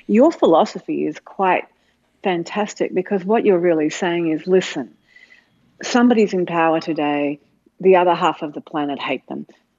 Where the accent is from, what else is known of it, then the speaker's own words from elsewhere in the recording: Australia; I mean, I'm an Australian and I go to the gym in the morning.